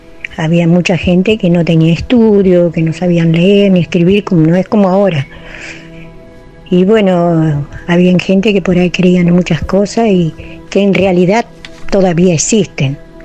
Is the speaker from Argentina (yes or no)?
yes; Trelew, Chubut, Argentina; now in Río Negro, Argentina; Nosotros somos de Trelew, Chubut. Yo, en ese tiempo vivíamos ahí, ahora yo vivo acá en Río Negro, pero en ese tiempo mi familia se fue a Trelew, Chubut a vivir. Un día en Trelew, Chubut era un pueblo chico, todavía no era tan grande como ahora.